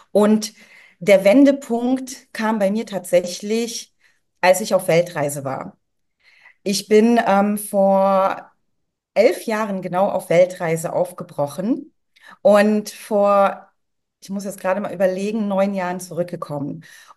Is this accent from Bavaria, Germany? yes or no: no; Cologne, North Rhine-Westphalia, Germany; now in Vietnam; Ich komme aus Köln, bin aber aktuell in Vietnam